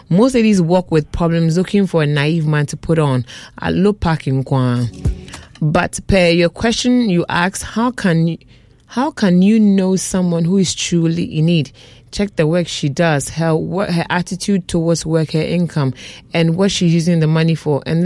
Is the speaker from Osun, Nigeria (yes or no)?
no; Lagos, Nigeria; from East Lagos.